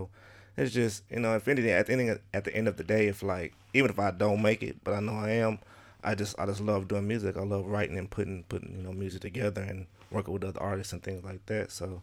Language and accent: English; Detroit, Michigan, United States; born there; Nah, I was born in Detroit, Michigan.